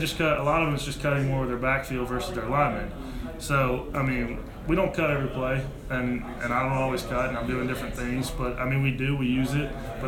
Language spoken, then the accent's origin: English; Cumming, Georgia, United States; now in Atlanta, United States; I'm from Cumming, Georgia, Forsyth County.